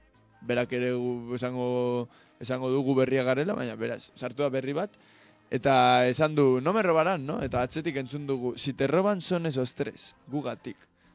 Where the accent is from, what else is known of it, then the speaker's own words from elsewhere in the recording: La Puebla de Arganzón, Castile and León, Spain; Argantzunekoa naiz niko fundutu eginda.